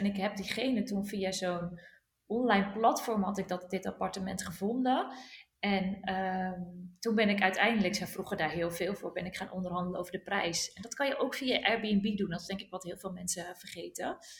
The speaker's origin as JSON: {"language": "Dutch", "town": "Edam", "region": "North Holland", "country": "Netherlands", "said": "ik kom uit Edam, een klein stadje."}